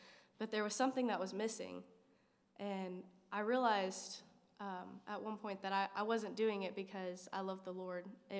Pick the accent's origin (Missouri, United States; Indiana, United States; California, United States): Missouri, United States; I'm from Southeast Missouri.